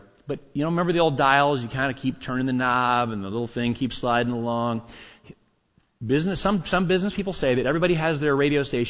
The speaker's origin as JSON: {"language": "English", "region": "Arkansas", "country": "United States", "said": "I'm from Arkansas, so it takes me a little bit of time to remember how to spell things."}